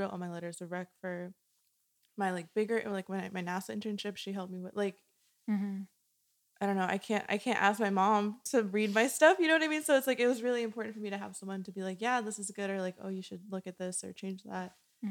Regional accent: Florida, United States; She was from Miami and I was from Florida

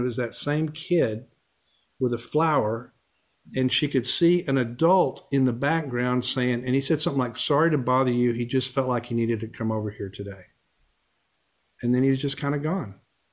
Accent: Midland, Texas, United States; I grew up out in Midland, Texas

